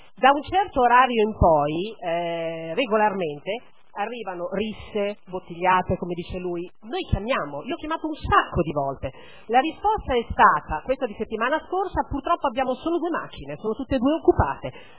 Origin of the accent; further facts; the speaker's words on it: Milan, Lombardy, Italy; born there; Io sono nata in Giambellino e abito esattamente di fronte a Largo Balestra.